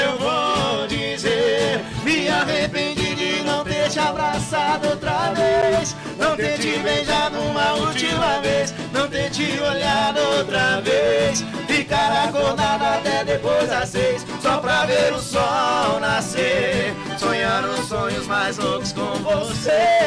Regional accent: Rio de Janeiro, Brazil; Ah, a gente é bem do interiorzão, eles falam que é fluminense.

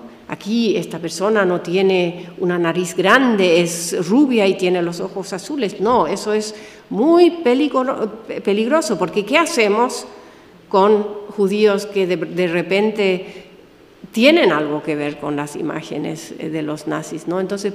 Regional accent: Germany; Spanish is a second language; si yo como alemana blanca privilegiada le digo a un niño que viene de un contexto

